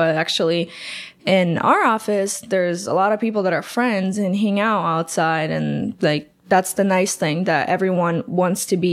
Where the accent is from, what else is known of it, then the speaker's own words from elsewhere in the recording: Ukraine; now in United States; growing up in Ukraine